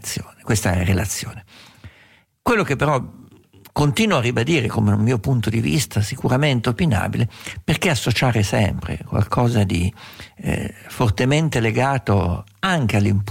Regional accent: Umbria, Italy; essendo io umbro

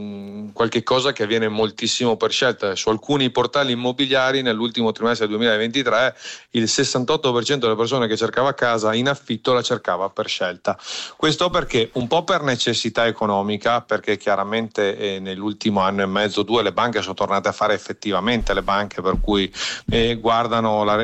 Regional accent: Veneto, Italy; io sono veneto

